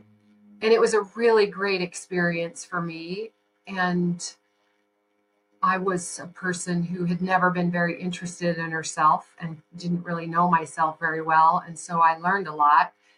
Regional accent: Shell, Wyoming, United States; also born or lived in Kentucky; but I grew up in Shell, Wyoming.

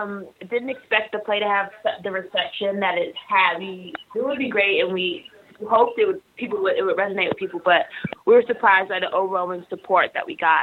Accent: Dallas, Texas, United States; I grew up in Dallas, and suburbs of Dallas.

